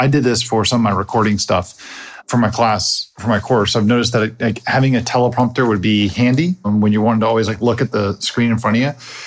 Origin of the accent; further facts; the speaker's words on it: Florida, United States; I'm from Florida and I'm not also Irish, so I'm used to the butt of a lot of jokes